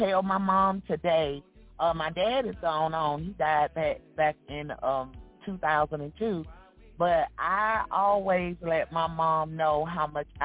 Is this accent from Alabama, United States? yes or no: yes; Ashland, Alabama, United States; I am from Ashland, Alabama.